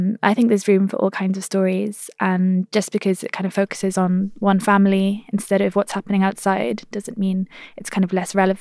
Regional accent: Wales, United Kingdom; first language Welsh; English is a second language; And I'm also a Welsh speaker. So for me, having the language that I grew up with reflected in the rhythms and stuff was also really important.

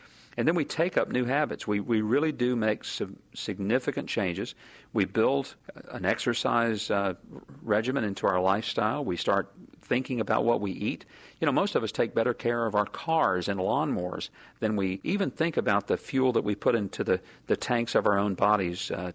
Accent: the South, United States; And growing up poor and growing up in the South, where we fry all our foods, we pour gravy on top of them.

